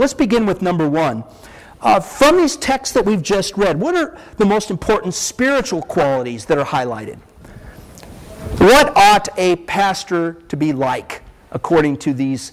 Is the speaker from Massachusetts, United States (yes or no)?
no; Lansing, Michigan, United States; I grew up in just outside of Lansing, Michigan.